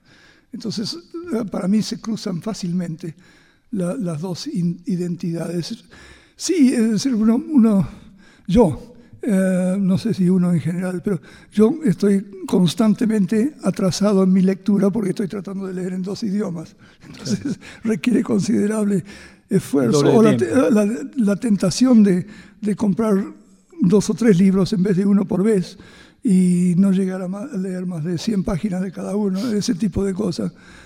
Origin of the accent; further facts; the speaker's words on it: Argentina; con eso yo soy muy parte de la Argentina. Soy muy argentino. Después de 18 años afuera, volvía a mi país.